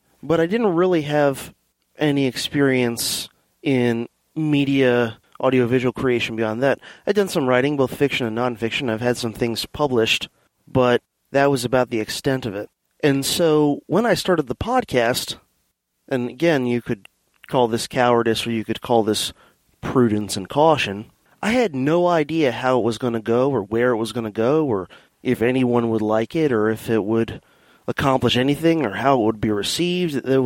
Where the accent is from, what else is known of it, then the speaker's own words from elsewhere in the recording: Florida, United States; also born or lived in Miami; I was born in September of 1981 in Miami, Florida. I lived in the Miami area until I was partway through first grade